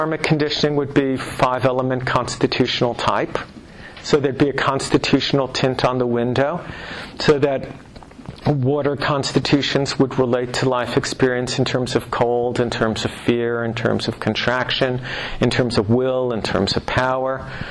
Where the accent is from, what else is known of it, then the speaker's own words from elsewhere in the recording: New York, United States; Well, I'm from New York, so in New York, if you were talking about someone and you said they're from Jersey